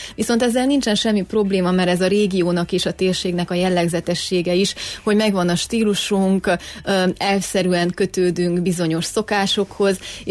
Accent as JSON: {"language": "Hungarian", "region": "Székely Land", "country": "Romania", "said": "mert ugye én székelyföldi vagyok"}